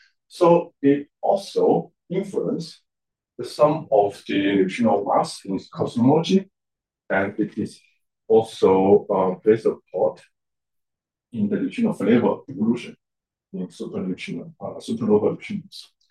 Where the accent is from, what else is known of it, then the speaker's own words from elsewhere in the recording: Guangdong, China; English is a second language; And this is my hometown. So this whole area is the so-called Guangdong Hong Kong Macau Greater Bay Area